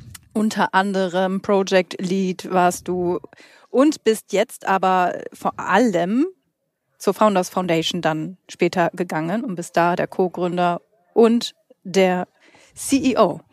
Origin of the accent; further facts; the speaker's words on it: North Rhine-Westphalia, Germany; Wir sind natürlich in Bielefeld, wie es leibt und lebt, in Ostwestfalen-Lippe. Endlich mal wieder. Also quasi in meiner Heimat. Ich komme hier aus der Region.